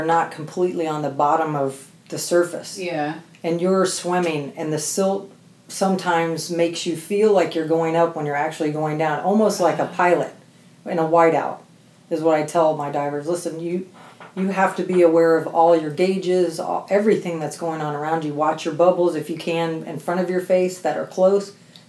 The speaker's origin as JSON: {"language": "English", "town": "Indianapolis", "region": "Indiana", "country": "United States", "tie": "born or raised there", "moved": "as an adult", "said": "I was born and raised in Indiana, so I didn't grow up diving. I moved here in 97 from Indianapolis and got hired with the fire department in 2000."}